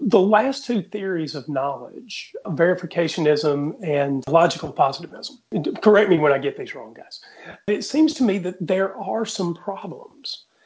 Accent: Southeast, United States; I can't use that one because I grew up in the Southeast

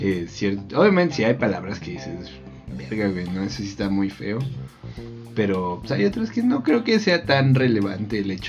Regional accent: Puebla, Mexico; O sea, igual, todos tenemos un acento, ¿no? O sea, a los poblanos nos bajan de que hablamos cantadito, güey.

